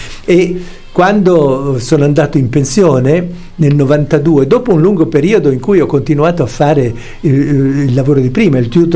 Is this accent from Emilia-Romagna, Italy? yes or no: no; Tuscany, Italy; io ho passato la mia infanzia in Toscana, un'infanzia come quelle di una volta in cui si stava fuori casa nei campi a caccia, pesca e rapina tutto il giorno